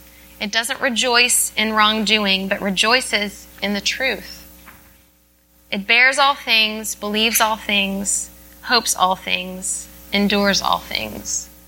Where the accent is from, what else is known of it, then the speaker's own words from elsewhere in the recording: Dallas, Texas, United States; one of whom died just last week in my hometown of Dallas.